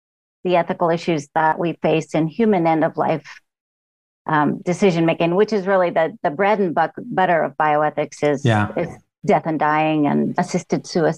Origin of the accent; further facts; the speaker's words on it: California, United States; And we're all originally from California.